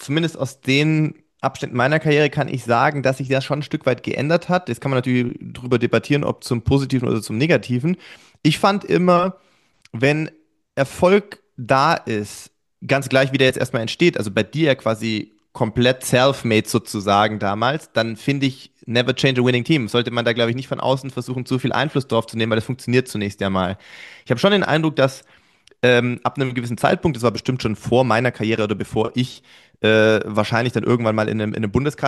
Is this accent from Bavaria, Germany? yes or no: no; Sindelfingen, Baden-Württemberg, Germany; Ich bin Sindelfing groß geworden in der Leichtathletikabteilung dort.